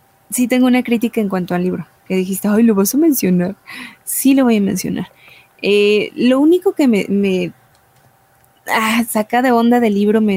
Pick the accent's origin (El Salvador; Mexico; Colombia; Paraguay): Mexico; para mí que soy mexicana me cuesta mucho trabajo algunas expresiones propias de allá